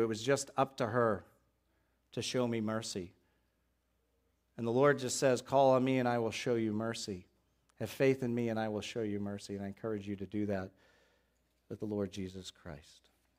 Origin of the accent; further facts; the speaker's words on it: Boston, Massachusetts, United States; I grew up in Boston area. I went to college in the middle of nowhere, Wisconsin.